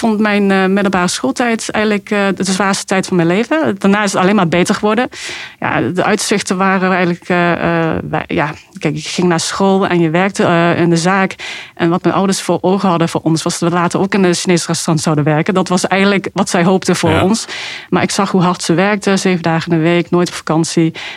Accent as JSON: {"language": "Dutch", "town": "Helmond", "region": "North Brabant", "country": "Netherlands", "tie": "born or raised there", "also_born_or_lived": "Zhejiang, China", "said": "Dus mijn jeugdjaar heb ik doorgebracht in Helmond."}